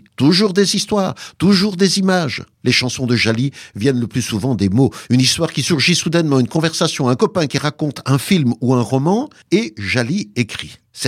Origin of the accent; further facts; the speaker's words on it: Belgium; also born or lived in Rwanda; Je suis né au Rwanda en 88, mais j'ai grandi en Belgique dès l'âge de 2 mois.